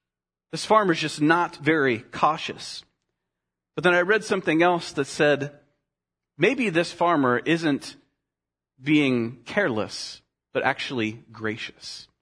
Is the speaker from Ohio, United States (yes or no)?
no; Winona, Minnesota, United States; I have never lived on a farm. I grew up in Winona, where most people did live on farms or at least worked on farms.